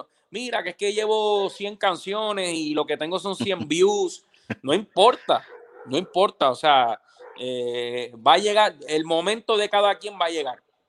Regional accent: Puerto Rico; moved away; este de Puerto Rico, luego la zona norte, luego la zona sur, luego la zona oeste, hasta que después salí de Puerto Rico.

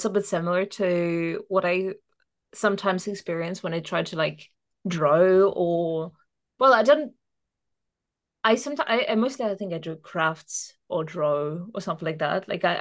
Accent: Russia; English is a second language; like I come from Russia, whatever.

